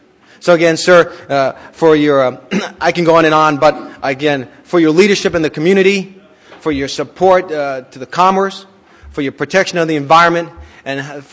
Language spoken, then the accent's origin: English; Brooklyn, New York, United States; I'm from Brooklyn, New York.